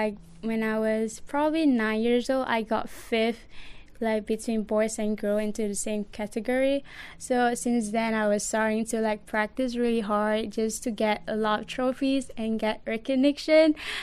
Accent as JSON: {"language": "English", "country": "Malaysia", "tie": "born or raised there", "second_language": "English", "said": "The most popular sport is probably football, I mean soccer in Malaysia, and badminton."}